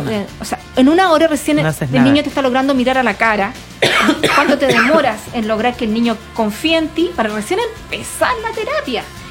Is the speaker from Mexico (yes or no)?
no; Santiago, Santiago Metropolitan Region, Chile; soy de Santiago, por lo tanto supone que cuento con más oportunidades.